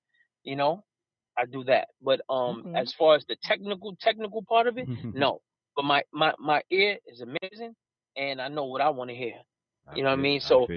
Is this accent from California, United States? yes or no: no; Bronx, New York, United States; But I'm definitely an MC at heart because I come from the Bronx